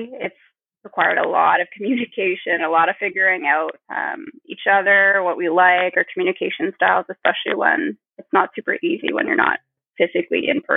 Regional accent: Canada; moved away as an adult; also born or lived in Pakistan; now in United States; I am a Pakistani Canadian. I'm currently living in the U.S., more in the Midwest area. I immigrated to Canada when I was about 4 years old. So I identify a lot as being really bicultural in that way, Pakistani and Canadian, but ethnically my family's Kashmiri.

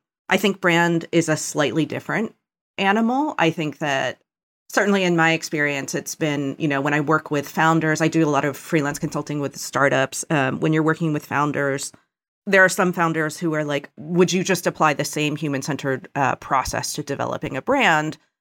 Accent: Pennsylvania, United States; So I grew up outside of Philadelphia. My mother is a artist. My father is a computer scientist. They both immigrated from Korea, I think during the 60s. And so my sister and I were born in the States.

